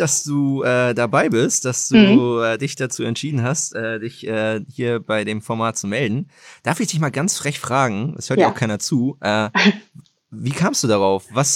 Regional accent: Hamburg area, Germany; born or raised there

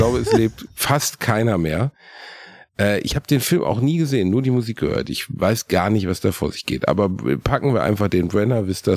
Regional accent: Gelsenkirchen, North Rhine-Westphalia, Germany; In meiner Heimatstadt in Gelsenkirchen-Rotthausen gab es einen Tabakladen

